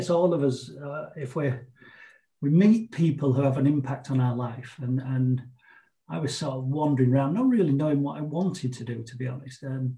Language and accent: English; Yorkshire and the Humber, United Kingdom; And my parents emigrated from Ireland in the 60s and brought us up over here. I was born over here in Yorkshire.